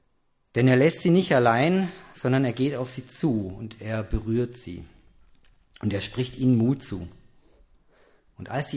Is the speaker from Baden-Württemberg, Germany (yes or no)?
yes; Baden-Württemberg, Germany; Das müssen sich die Schwaben jetzt alle anhören. Ich bin auch Schwabe.